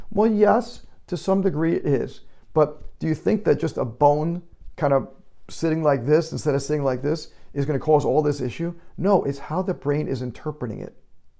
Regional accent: New York, United States; I'm from New York, so I say

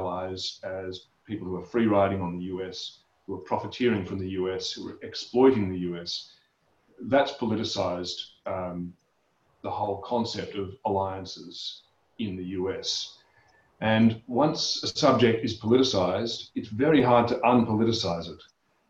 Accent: Australia; we are, I think, as an Australian, as a US ally, more alone than we've been.

